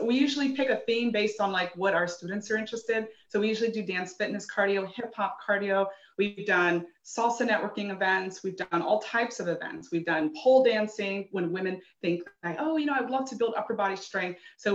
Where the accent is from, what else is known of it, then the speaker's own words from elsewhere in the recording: California, United States; And when I moved here, so I'm from California